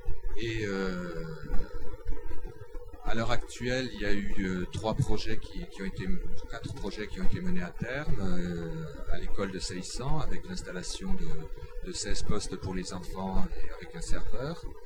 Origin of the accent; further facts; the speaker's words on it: Occitanie, France; Je suis le local de l'épreuve, puisque je suis du Gers. Je travaille à Auch